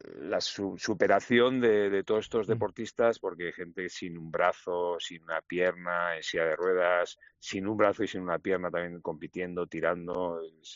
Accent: Navarre, Spain; como soy navarro y muy cabezón

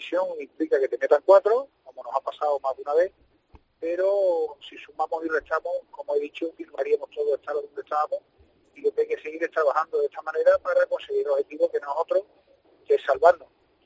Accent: Seville, Andalusia, Spain; no me considero un gaditano más porque yo soy sevillano

